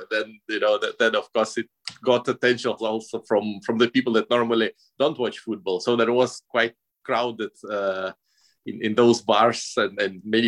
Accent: Moscow, Russia; English is a second language; moved away as an adult; now in Copenhagen, Denmark; Yep, I was born in Moscow, so the capital of Russia, and lived there for 30 years before I moved here to Denmark, to Copenhagen, for work.

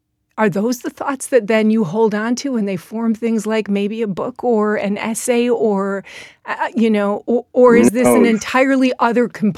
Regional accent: Michigan, United States; moved away; Actually, I've been here 30 years, but I was raised in Michigan.

